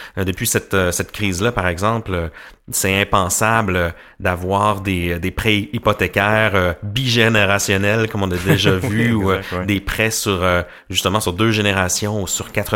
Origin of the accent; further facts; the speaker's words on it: Quebec, Canada; c'est peut-être un peu moins populaire chez nous au Québec parce qu'on a été pas mal élevé avec les PAC.